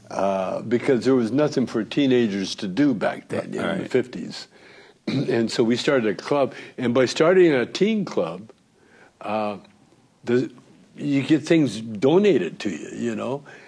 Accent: Calgary, Alberta, Canada; I grew up in Alberta, Canada, you know, Calgary, Alberta, Canada. And although it works in my favor now, it was a very segregated, sort of like a prejudiced area

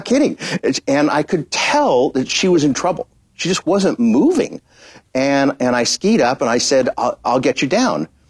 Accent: Denver, Colorado, United States; I grew up in Denver, which means I'm a skier.

